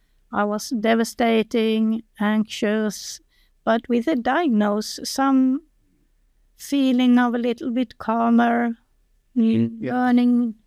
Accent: Sweden; from Sweden.

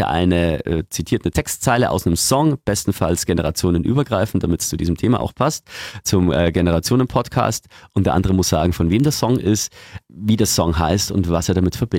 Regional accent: Eckenfelden, Bavaria, Germany; oder bei uns in Niederbayern, auch unsere 2 Orte. Wir haben in Eckenfelden gelebt und die Nachbarstadt war Pfarrkirchen

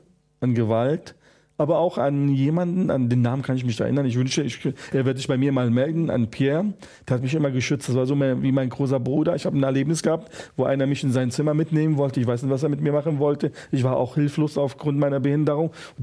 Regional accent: Lebanon; now in Germany; Ich präge den Satz, Libanon ist meine Heimat, Deutschland ist mein Zuhause.

